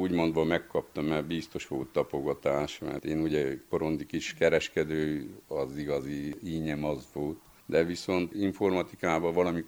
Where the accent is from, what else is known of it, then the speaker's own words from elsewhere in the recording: Corund, Harghita, Romania; Itt nőttem fel, csináltam az érettségit